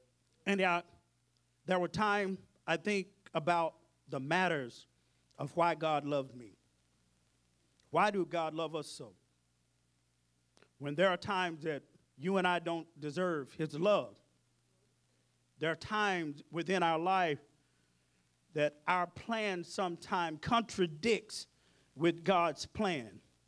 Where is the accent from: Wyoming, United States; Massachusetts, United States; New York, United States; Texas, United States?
Texas, United States; Dallas; also born or lived in Sacramento, California; I came all the way from Dallas, Texas, went to Sacramento, California, went to Gina, and came here